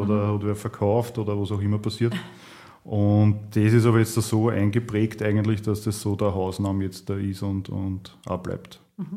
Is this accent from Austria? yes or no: yes; Perchtoldsdorf, Lower Austria, Austria; Bin eigentlich ein gebürtiger Berchtoldsdorfer. Unsere Familie selber gibt schon ewig und ist eigentlich ewig mit Weinbau verbunden.